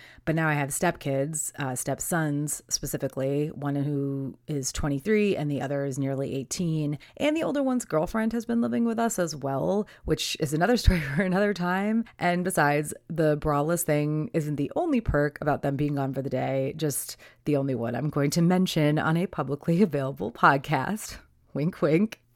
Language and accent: English; East Coast, United States; I've lived through enough of them growing up on the East Coast